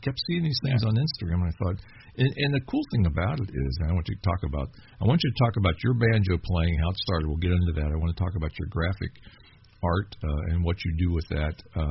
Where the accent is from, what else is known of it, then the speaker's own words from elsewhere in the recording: Cincinnati, Ohio, United States; I'm from the Cincinnati area